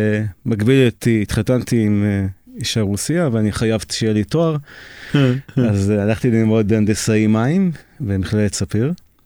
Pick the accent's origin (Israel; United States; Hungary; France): Israel; Eitan, Southern District; born there; now in Erez, Israel; נולדתי במושב איתן, ליד קריית גת.